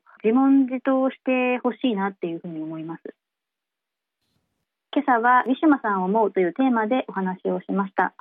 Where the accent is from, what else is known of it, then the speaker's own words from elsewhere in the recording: Warabi, Saitama, Japan; also born or lived in Kawaguchi; 私は幼稚園から中学生まで埼玉県の蕨市と川口市で育ったんですが、そこには多くのトルコ出身のクルド人の方々が生活をしていました。